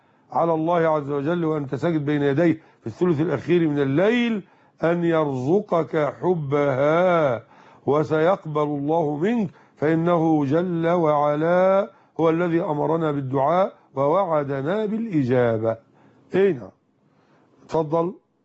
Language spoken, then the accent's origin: Arabic; Egypt; عندنا في مصر